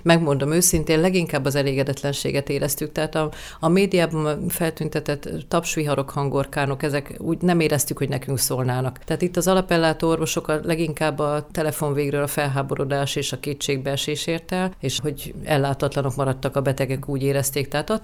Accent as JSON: {"language": "Hungarian", "town": "Eger", "region": "Heves", "country": "Hungary", "tie": "born or raised there", "said": "Egri lány vagyok, és a családi házunkban nekünk mindig 5-15 darab macska volt"}